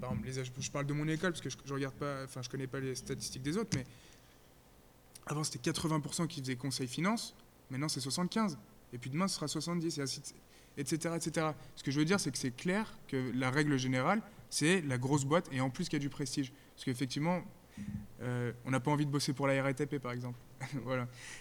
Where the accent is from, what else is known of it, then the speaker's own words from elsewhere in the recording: France; Là, vous êtes français. On est français. Donc, on réfléchit comme des Français.